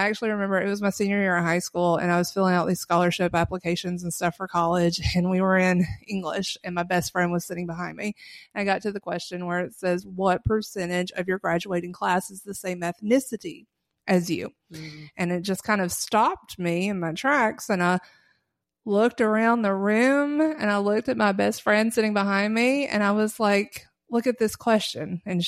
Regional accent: Kentucky, United States; So we grew up in Harlan County, southeastern Kentucky

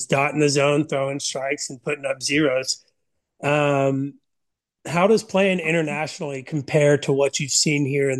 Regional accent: Orlando, Florida, United States; Yeah, being I grew up in Florida, Orlando, just like you

